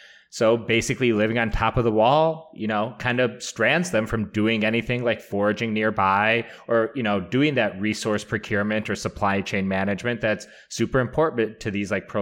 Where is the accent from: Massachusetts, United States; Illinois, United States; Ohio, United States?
Illinois, United States; Chicago; growing up in Chicago, it's like, this is the world's tallest building and always has been